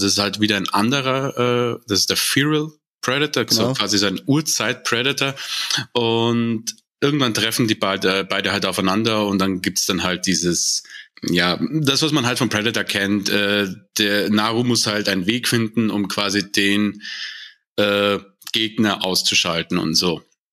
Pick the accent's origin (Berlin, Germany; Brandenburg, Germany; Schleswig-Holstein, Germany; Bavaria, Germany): Bavaria, Germany; Munich; born there; Also geboren bin ich 1986 in München